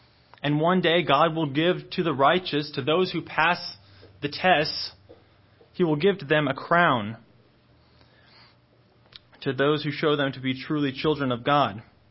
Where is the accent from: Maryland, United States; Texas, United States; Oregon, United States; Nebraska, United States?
Nebraska, United States; born there; I was born in Nebraska, and I got here as fast as I could because I do not like the cold.